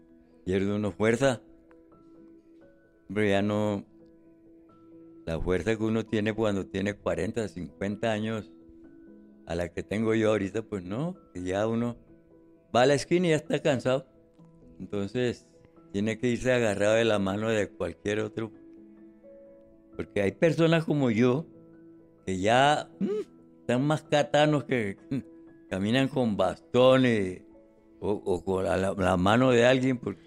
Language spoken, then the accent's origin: Spanish; Barranquilla, Atlántico, Colombia; born there; Yo nací en Barranquilla, Atlántico, en 1929.